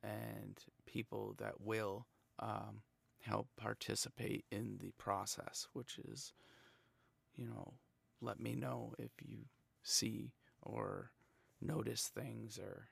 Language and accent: English; United States; And as an American, that's a very difficult thing to do.